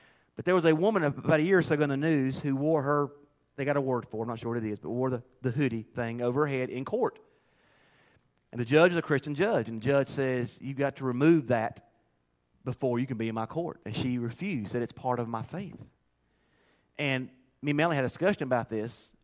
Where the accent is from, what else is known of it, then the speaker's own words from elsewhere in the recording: United States; Because I am an American, and I believe in liberty.